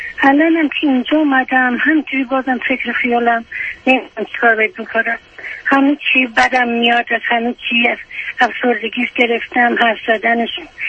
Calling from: Chicago, Illinois, United States; من از شیکاگو تلفن

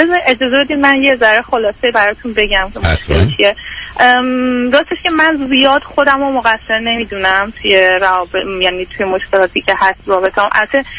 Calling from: Vancouver, British Columbia, Canada; من یه دختر 32 ساله فرستریتد از کانادا هستم، ونکوور.

